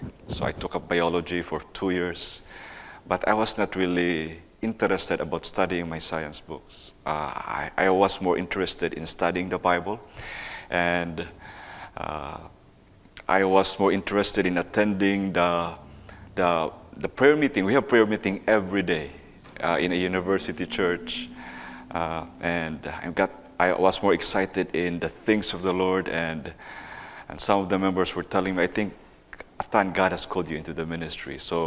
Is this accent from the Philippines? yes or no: yes; Mindanao, Philippines; born there; So I was born in the Philippines, in the southern part of the country, in Mindanao. And all of my relatives, most of my relatives attend a religion, a cult called Philippine Independent Church.